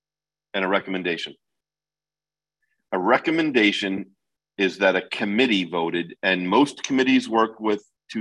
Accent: New York, United States; Now, I grew up in New York, so I'd already been to Stepping Stones.

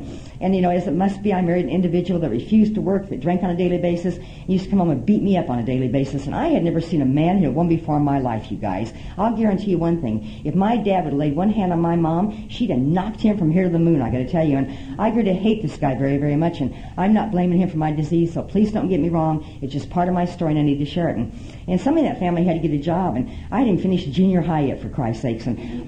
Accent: Nebraska, United States; born or raised there

